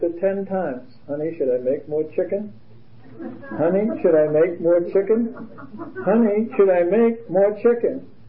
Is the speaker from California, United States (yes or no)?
no; Brooklyn, New York, United States; I'm from Brooklyn. And you never ask anybody from Brooklyn what they do for a living.